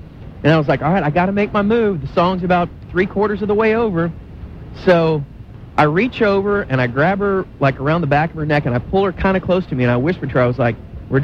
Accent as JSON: {"language": "English", "town": "Dallas", "region": "Texas", "country": "United States", "said": "She's asking me where I'm from. I'm like, I'm from Dallas, baby, you know."}